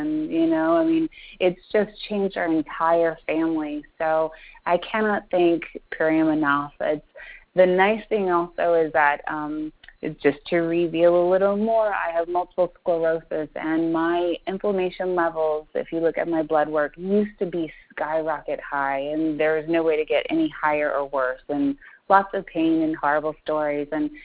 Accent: Florida, United States; Well, we're from Florida, so we go to Florida all the time

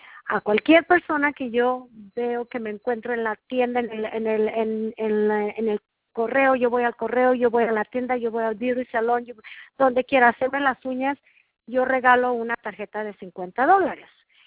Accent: Mexico; sí tengo estudios de que hice de negocio allá en mi país, en México

